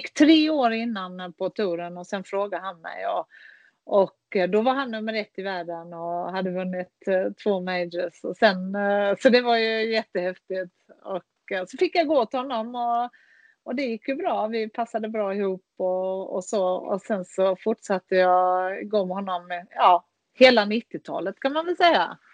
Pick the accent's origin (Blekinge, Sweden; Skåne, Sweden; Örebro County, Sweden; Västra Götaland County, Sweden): Blekinge, Sweden; Karlshamn; Ja, nej men jag växte upp i södra Sverige, Karlshamn, och mina föräldrar spelade golf.